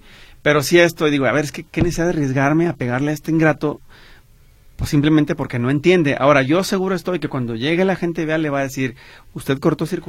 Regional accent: Guadalajara, Jalisco, Mexico; Y que como tapatíos además entendamos que tenemos que tener una cultura más robusta de seguridad vial.

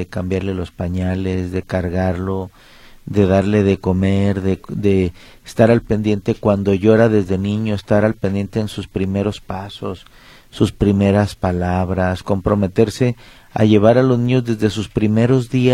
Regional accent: Mexico; la gran mayoría de todos los que nacemos de aquí de México somos unos grandes apegados a nuestra madre

